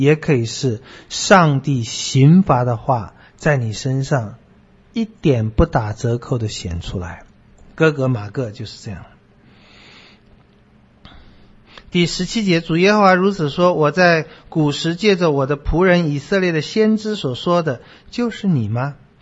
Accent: China; 也是我们中国人喜欢这样讲，中国我们是中间，这都是民族自大哈

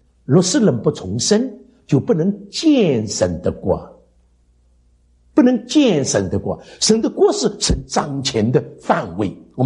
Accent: China; 不是因为我是个中国人，我读中国书，我也是读西方的书

